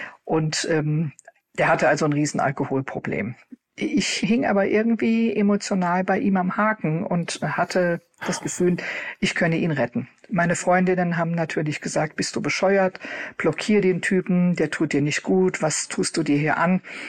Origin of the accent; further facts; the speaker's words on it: Cologne, North Rhine-Westphalia, Germany; ich komme auch aus Köln.